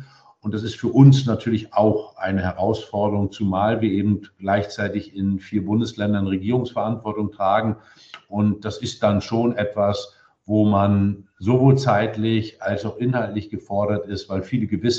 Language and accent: German; Mecklenburg-Vorpommern, Germany; sowohl bei mir in meiner Heimat in Mecklenburg-Vorpommern, aber ich bin halt sehr, sehr viel in Berlin.